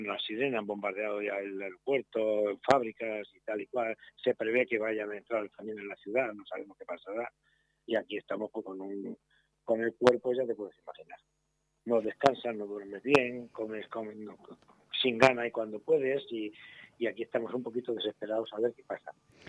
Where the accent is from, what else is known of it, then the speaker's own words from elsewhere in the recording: Spain; que estábamos invitados como jueces españoles a esta competición